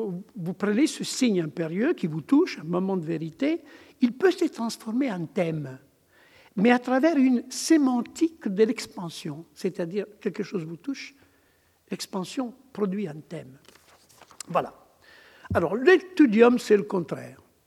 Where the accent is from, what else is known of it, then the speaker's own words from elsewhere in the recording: Rimini, Emilia-Romagna, Italy; French is a second language; je suis de Rimini